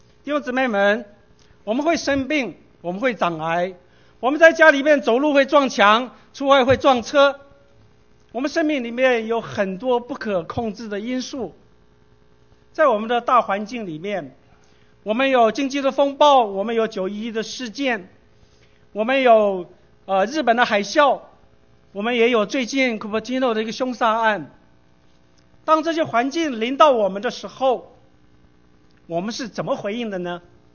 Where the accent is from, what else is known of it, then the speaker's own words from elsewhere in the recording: Guangdong, China; 谁叫我们是广东人呢，我们老广很懂得吃的，对不对？